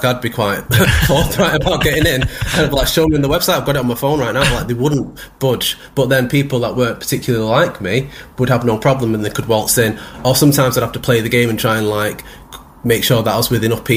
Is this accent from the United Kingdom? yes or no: yes; Manchester, North West England, United Kingdom; Well, I'm a proud Mancunian. I was born and bred in Manchester, and it took me a while to come to terms with who I was.